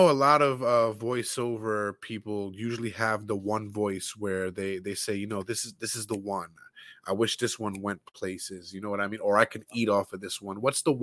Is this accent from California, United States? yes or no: no; New York, United States; Hey, I'm from New York. You don't got to explain LA.